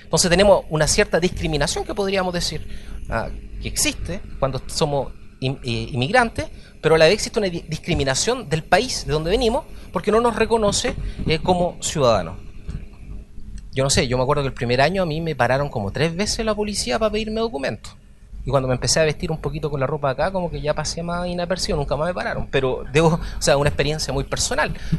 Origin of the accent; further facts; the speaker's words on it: Chile; moved away; hoy en día yo como chileno en el exterior yo no puedo decir cuántos somos